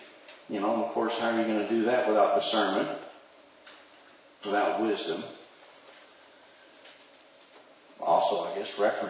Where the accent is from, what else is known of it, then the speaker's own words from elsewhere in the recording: Altus, Oklahoma, United States; Altus, Oklahoma.